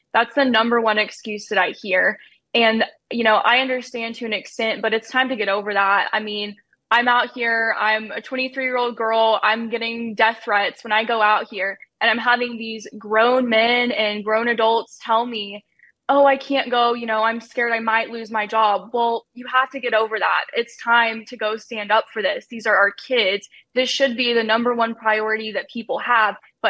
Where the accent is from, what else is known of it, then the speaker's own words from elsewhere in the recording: Texas, United States; there was a church that was hosting a drag queen event for children in my hometown. It was disgusting. It's a very small town up in North Texas.